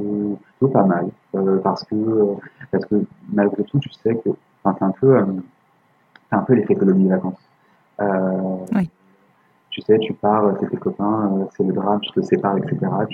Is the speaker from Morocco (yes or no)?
no; France; on est français